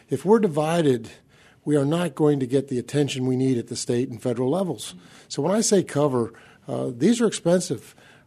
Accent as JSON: {"language": "English", "region": "Pennsylvania", "country": "United States", "moved": "as an adult", "said": "Many of us came here from other parts of the country. I came from Pennsylvania. I'm here 21 years."}